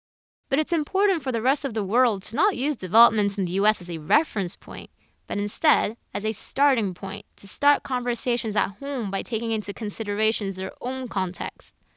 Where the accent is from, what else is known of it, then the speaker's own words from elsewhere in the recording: Strasbourg, Grand Est, France; also born or lived in Tokyo, Japan; I was born in Tokyo in 1993 to two Japanese parents. When I was 3 years old, my father's work took my family to Strasbourg, a cozy, beautiful city in the east of France bordering Germany.